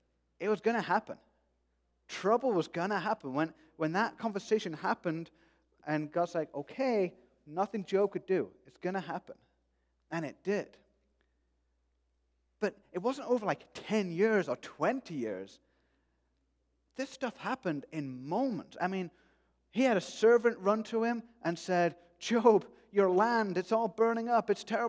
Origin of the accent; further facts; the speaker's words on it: United Kingdom; I'm British, I'm allowed.